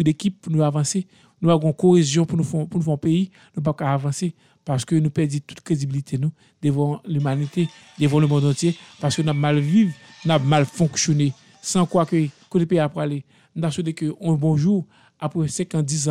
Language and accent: French; Haiti; on en tant qu'haïtien on veut nous prendre prise de conscience